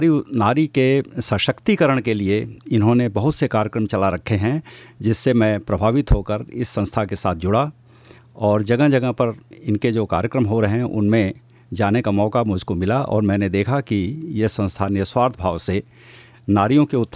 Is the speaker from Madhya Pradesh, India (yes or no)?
no; Varanasi, Uttar Pradesh, India; also born or lived in Prayagraj; और मैं भारत के उत्तर प्रदेश के वाराणसी ज़िले का रहने वाला हूँ। हमारी शिक्षा दीक्षा प्रयाग में हुई है